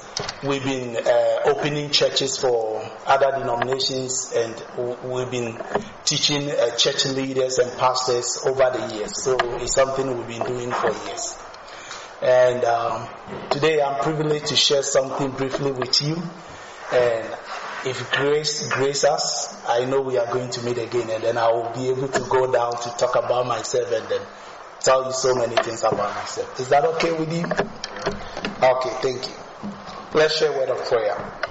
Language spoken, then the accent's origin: English; Ghana; also born or lived in New York; now in Bismarck, United States; from Ghana. We were in New York for about 3-4 years before moving down to Bismarck.